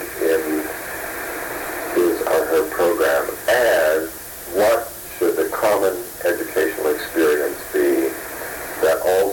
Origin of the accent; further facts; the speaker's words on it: Scotland, United Kingdom; I come from Scotland.